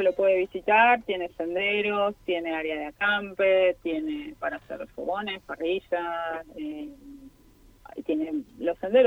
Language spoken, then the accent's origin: Spanish; Buenos Aires, Argentina; accent: porteño; moved away; por mi acento se darán cuenta que soy porteña, sí, pero hace mucho tiempo que no vivo allá.